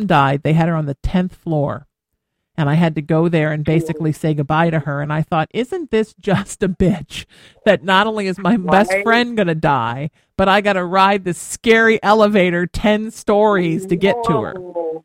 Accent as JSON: {"language": "English", "town": "Huntington Beach", "region": "California", "country": "United States", "tie": "born or raised there", "said": "That's what I like about Orange County, because I grew up in Huntington"}